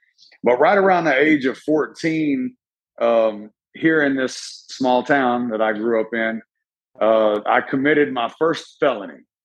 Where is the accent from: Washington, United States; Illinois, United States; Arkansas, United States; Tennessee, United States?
Tennessee, United States; also born or lived in San Diego, California; I was born in San Diego, California, because that's where my dad was stationed in the Navy. Not long after I was born, my dad retired from the Navy, and he moved me and my mother and him. We moved back here to their hometown, Bedford County, Tennessee